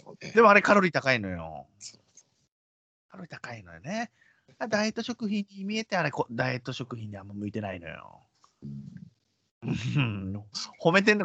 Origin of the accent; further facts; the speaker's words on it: Kobe, Hyogo, Japan; 実は私生まれも育ちも神戸でして大の虎党なんですよ